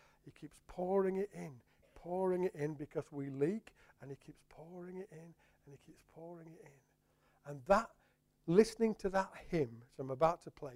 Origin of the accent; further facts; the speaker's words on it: Yorkshire and the Humber, United Kingdom; It's not my natural temperament as a Yorkshireman.